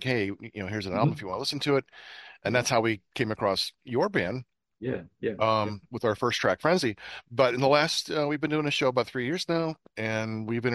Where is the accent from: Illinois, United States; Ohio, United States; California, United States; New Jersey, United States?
Ohio, United States; Cleveland; We're from Cleveland area